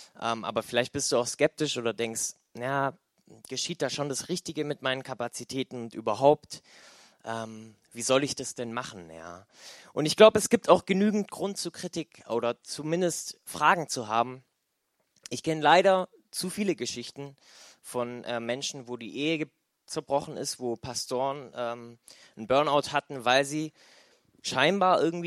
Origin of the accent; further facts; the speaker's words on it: Baden-Württemberg, Germany; Mein Bestes ist mein Geld natürlich als Schwabe